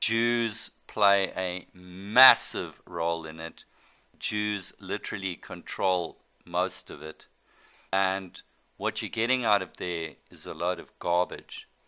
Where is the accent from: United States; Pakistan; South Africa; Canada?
South Africa; also born or lived in Rhodesia; speaking as a Rhodesian, speaking as a South African, I want to tell you that when you lose your state, you will cry for it.